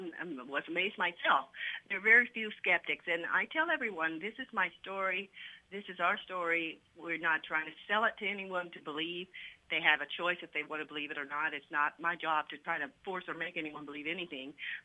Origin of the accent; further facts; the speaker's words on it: Kansas City, United States; moved away; And I knew I needed to leave my home town. In that time, it was Kansas City. And so I needed a new fresh start. So I moved to Dallas.